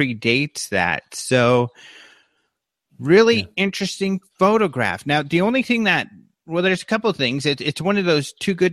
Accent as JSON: {"language": "English", "region": "Colorado", "country": "United States", "said": "and I'm from Colorado, and you can see hills mountains really in the background."}